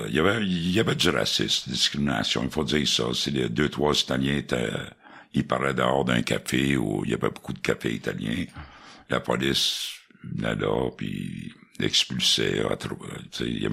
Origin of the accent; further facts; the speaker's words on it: Montreal, Quebec, Canada; J'ai grandi à Billamar, Saint-Henri, dans ce coin-là. Okay. Je suis à Notre-Dame-de-Grâce, mais j'ai grandi à Billamar, les années 70.